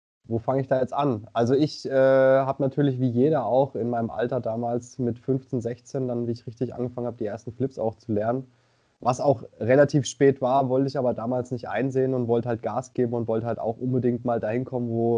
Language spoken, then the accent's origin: German; Ansbach, Bavaria, Germany; Also ich komme ursprünglich aus Ansbach, nicht die Stadt, sondern das Dorf. 400-Mann-Dorf, das ist bei Lohr am Main.